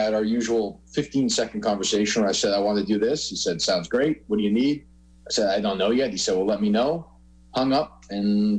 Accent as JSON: {"language": "English", "town": "Winchester", "region": "Massachusetts", "country": "United States", "tie": "born or raised there", "said": "And I grew up in Winchester, you know, I don't know, 40 miles away."}